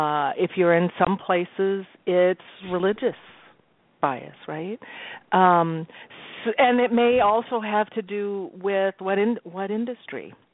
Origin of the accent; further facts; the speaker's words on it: Midwest, United States; I grew up in the Midwest and, you know, I was thinking about this the other day.